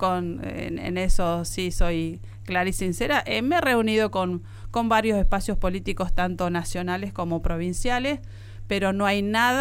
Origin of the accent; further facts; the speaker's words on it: Plotier, Neuquén, Argentina; born there; Soy nacida en Plotier, siempre digo, ahí crece mi familia, crecen mis hijos, quiero lo mejor para mi ciudad.